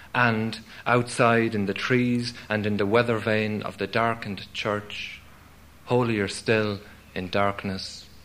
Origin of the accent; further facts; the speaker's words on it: Leinster, Ireland; My father's from Castlecomer, about 20 miles from my hometown.